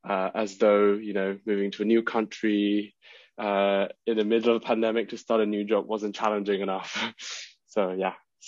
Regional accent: Malaysia; moved away as an adult; now in London, United Kingdom; I was born and raised in Malaysia. And then after that, I moved to London to study linguistics in my undergraduate.

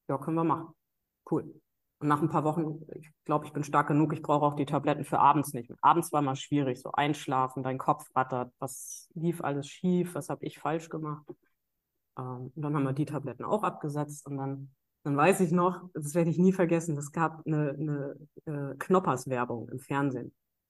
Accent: Thuringia, Germany; moved away as an adult; also born or lived in Hesse; now in Bremerhaven, Germany; Also ich bin in Thüringen aufgewachsen. Ich bin in Hessen geboren, in Thüringen aufgewachsen und dann mit 18 nach Bremerhaven.

